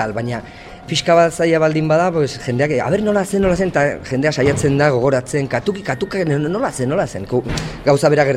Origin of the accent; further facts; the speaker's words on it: Pamplona, Navarre, Spain; Iruñakoa naiz